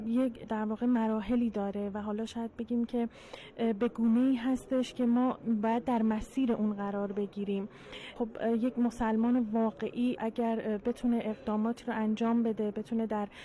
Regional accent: Tehran, Tehran Province, Iran; من از تهران اومدم.

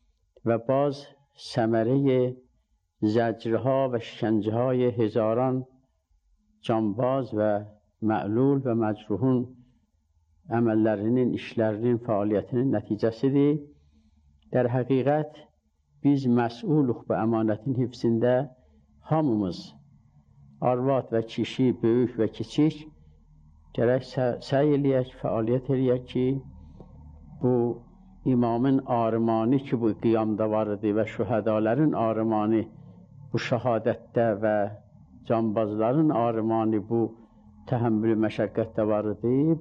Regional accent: Mianeh, East Azerbaijan, Iran; now in Qom, Iran; müqəddimatı Miyanada Əsatid Ulemanın məhzərində oxumuşam. 63 qəmərində də quma gəlmişəm.

